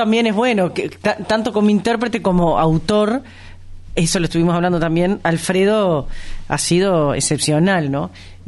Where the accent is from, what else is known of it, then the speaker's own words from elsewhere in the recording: Uruguay; es algo que lo tenemos en nuestro ADN como uruguayos, ¿no?